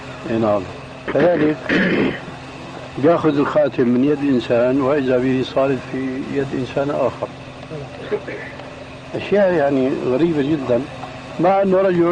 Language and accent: Arabic; Damascus, Damascus Governorate, Syria; كان يجوا ناس عندنا في دمشق يعمل حلقة